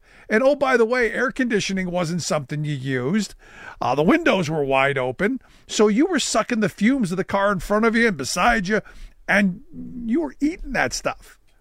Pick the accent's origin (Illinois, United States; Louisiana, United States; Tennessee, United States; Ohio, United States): Ohio, United States; Cleveland; my hometown of Cleveland gets a bad rap.